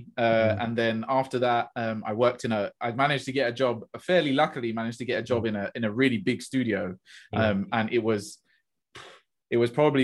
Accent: Luton, East of England, United Kingdom; I'm from Luton. So it was like, okay. Hertfordshire is like the one town away.

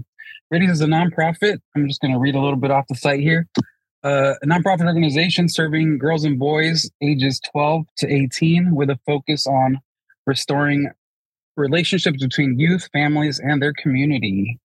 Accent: Los Angeles, California, United States; moved away; I grew up in Los Angeles, and then we moved to here, and my dad was like, I want to raise goats.

